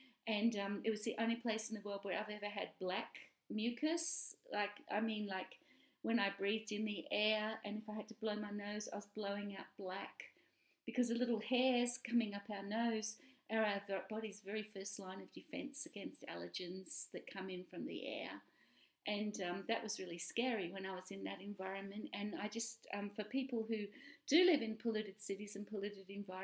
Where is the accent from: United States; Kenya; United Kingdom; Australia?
Australia; I'm an Australian naturopath, nutritionist and medical herbalist.